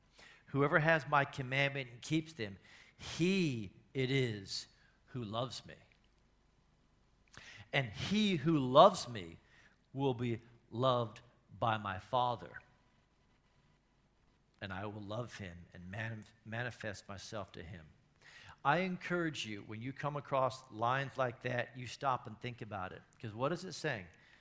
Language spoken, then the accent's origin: English; United States; If you're like me, I grew up in the States.